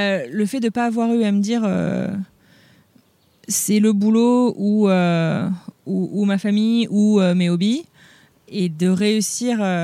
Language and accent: French; France; moved away; ça fait 15 ans que je suis partie de France.